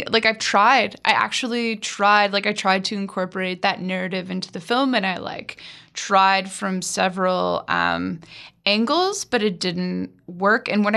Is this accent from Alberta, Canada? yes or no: no; Penetanguishene, Ontario, Canada; accent: Franco-Ontarian; I grew up in Penetanguishene at a Francophone Ontarian school.